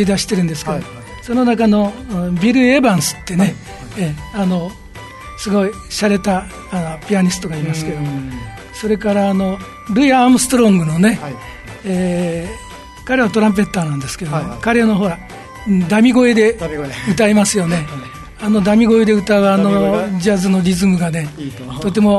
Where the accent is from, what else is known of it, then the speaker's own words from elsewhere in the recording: Naha, Okinawa, Japan; もともとはそうです。